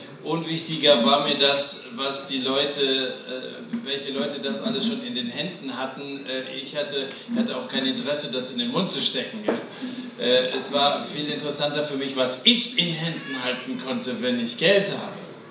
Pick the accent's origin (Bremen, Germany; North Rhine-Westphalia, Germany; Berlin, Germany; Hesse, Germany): Hesse, Germany; Dillenburg; Ich komme aus Dillenburg, also so weit hatte ich es nicht, hierher zu kommen.